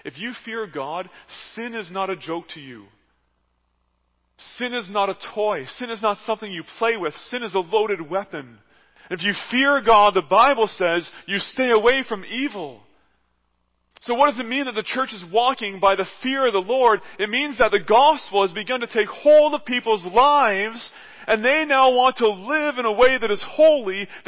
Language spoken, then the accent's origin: English; Canada; now in United States; I once was in a home, and I'm a Canadian, I was in a home in the U.S.